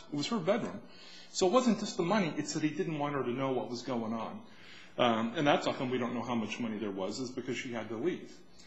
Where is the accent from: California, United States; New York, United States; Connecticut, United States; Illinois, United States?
California, United States; Downey; The Downey Byrnes. That's where I grew up, is Downey.